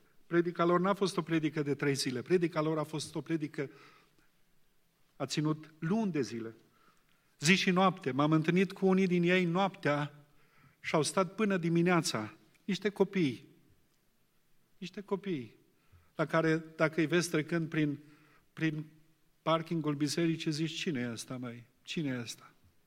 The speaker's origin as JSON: {"language": "Romanian", "country": "Romania", "said": "noi, ca români"}